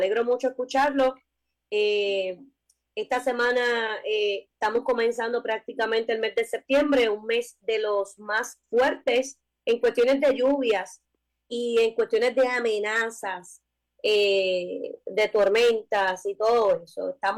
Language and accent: Spanish; Rincón, Puerto Rico; tan bello mi pueblo de Rincón, en estos días yo estaba por allí.